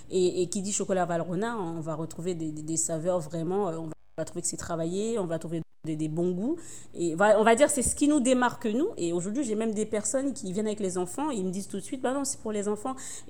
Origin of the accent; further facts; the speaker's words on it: St. Martin; now in Lille, France; j'ai quitté Saint-Martin en 2012 pour m'installer dans le nord de la France, à Lille.